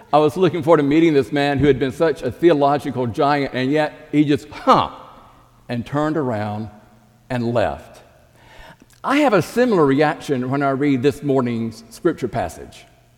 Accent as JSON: {"language": "English", "town": "Ninety Six", "region": "South Carolina", "country": "United States", "tie": "born or raised there", "said": "Due West is about 30 minutes away from my hometown of 96, and when I was growing up, I heard about Dr. Leith."}